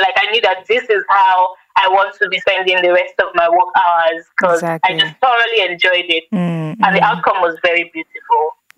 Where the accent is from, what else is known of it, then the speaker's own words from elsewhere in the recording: Nigeria; it's not just about my primary position as a Nigerian filmmaker, but how much more impact I have across the world.